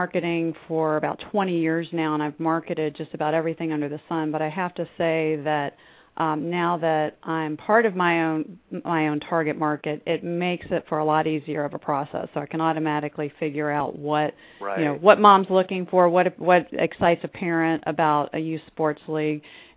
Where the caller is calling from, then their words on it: Brandon, Florida, United States; I am in Brandon, Florida, and Scott is in the Woodlands, Texas, which is just outside of Houston.